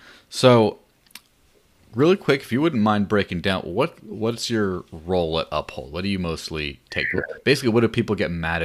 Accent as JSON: {"language": "English", "region": "northern Mexico", "country": "Mexico", "tie": "born or raised there", "also_born_or_lived": "Bay Area, California", "said": "Fun fact, I am originally from California, from the Bay Area. And when I was a small child, but then I grew up in the north of Mexico."}